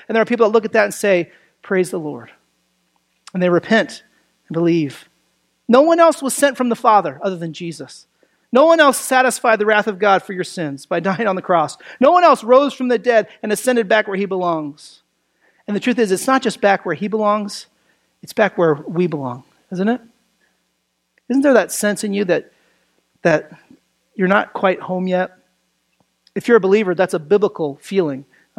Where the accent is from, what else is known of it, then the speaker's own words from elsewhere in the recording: Tennessee, United States; born there; I was born in Tennessee, you lived in Michigan for a while.